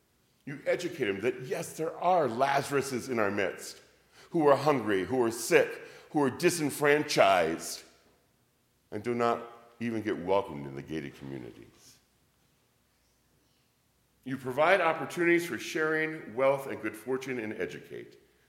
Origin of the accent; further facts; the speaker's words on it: United States; I am an American. I was raised in the 60s and the 70s, post-Depression, post-World War II.